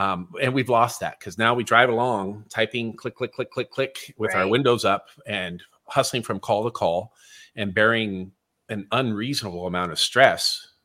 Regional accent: California, United States; now in Seattle, United States; I grew up in California, but now for the last 30 years have lived in Seattle.

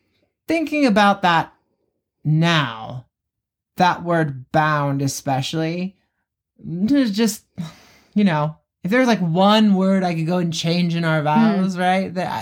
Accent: Mesa, Arizona, United States; And I grew up in Mesa, Arizona. I went to the same school the entire time, K-12

